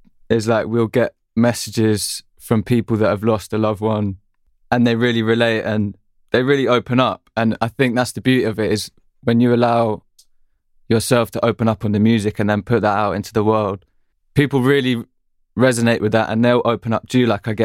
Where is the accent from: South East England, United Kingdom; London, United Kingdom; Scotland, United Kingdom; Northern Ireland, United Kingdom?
London, United Kingdom; as a young male growing up in London